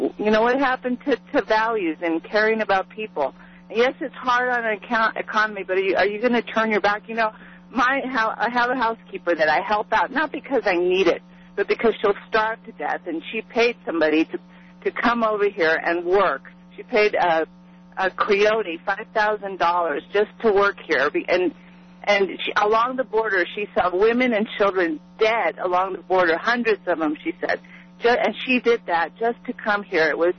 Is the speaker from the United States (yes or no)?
yes; El Paso, Texas, United States; I'm an Hispanic. I grew up in El Paso.